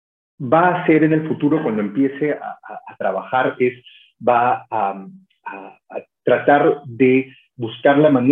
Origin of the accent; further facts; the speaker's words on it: Peru; como experto peruano o experto designado por el Perú